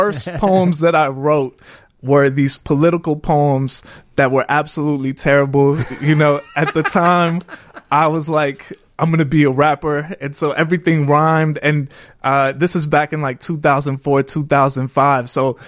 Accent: Calumet City, Illinois, United States; So real quick, I am the son of Mexican immigrants. I grew up in Calumet City, Illinois. My dad is a steel worker. My mom is a janitor.

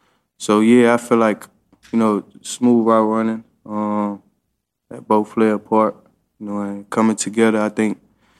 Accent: Louisiana, United States; You know, man, Smitty, like, he from Louisiana. I'm from Louisiana, so, you know, growing up, I knew about Smitty.

